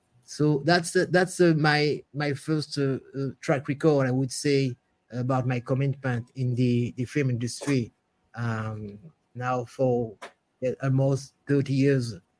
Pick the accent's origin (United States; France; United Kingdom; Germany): France; Guadeloupe; because I'm French, I'm from Guadeloupe, you know, and Guadeloupe is this archipelago. With this coral part and this volcanic part, it's a butterfly shape.